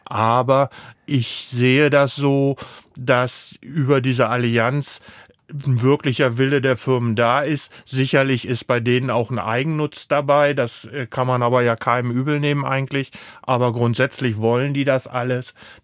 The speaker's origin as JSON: {"language": "German", "country": "Germany", "tie": "born there", "said": "ich komme gebürtig aus dem Harzvorland."}